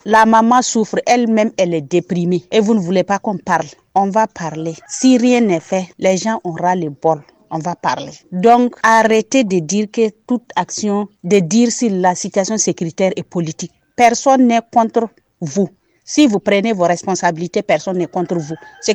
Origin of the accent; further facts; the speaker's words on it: Gorgadji, Sahel, Burkina Faso; Je suis de Gorgadji, je me suis déplacée pour Dori.